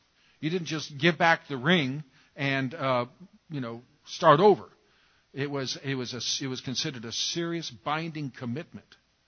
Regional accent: California, United States; I grew up in California.

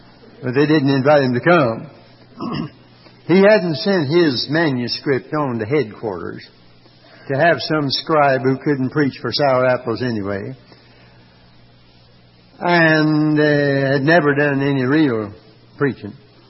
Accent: Hickory, North Carolina, United States; first talk away from home in a little town 12 miles away, Hickory. North Carolina. I guess you'd say I'm the hick from Hickory. That was my hometown.

